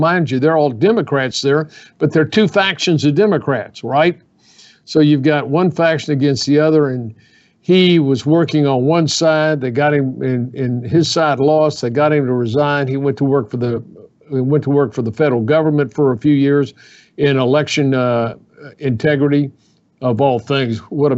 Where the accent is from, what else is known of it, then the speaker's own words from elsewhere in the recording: Houston, Texas, United States; I have been in Houston since I was born in Houston.